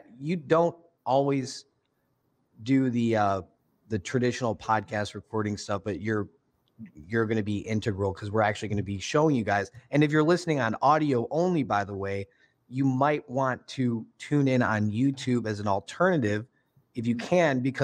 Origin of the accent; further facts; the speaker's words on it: Chicago, Illinois, United States; Y'all are coming at us from my hometown and where I'm from, Chicago.